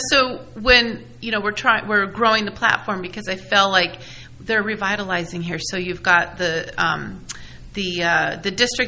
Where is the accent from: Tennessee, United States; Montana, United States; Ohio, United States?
Montana, United States; I'm originally from Montana just to –